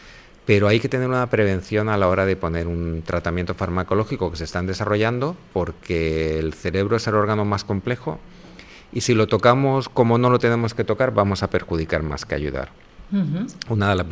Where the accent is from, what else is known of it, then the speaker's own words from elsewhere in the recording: Elche, Valencian Community, Spain; Yo a Murcia le tengo un cariño tremendo, pero yo soy licitano, soy de aquí, de La Terreta, y pues la verdad es que en ese momento estudié en Murcia